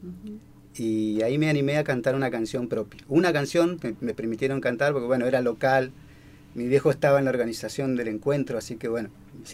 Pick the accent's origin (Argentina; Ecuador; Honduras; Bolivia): Argentina; Gobernador Costa, Chubut; born there; Yo nací en Gobernador Costa, un pueblo que queda en el camino hacia Comodoro Rivadavia, 200 kilómetros de Esquel más o menos.